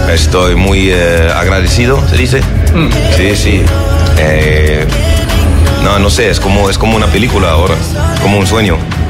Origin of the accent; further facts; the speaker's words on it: Marseille, Provence-Alpes-Côte d'Azur, France; yo nací en Marsella. Y hay una mezcla de gente de Italia, de España, de gypsies, de Italians, de Corsicans, de todo. Entonces, I grew up with those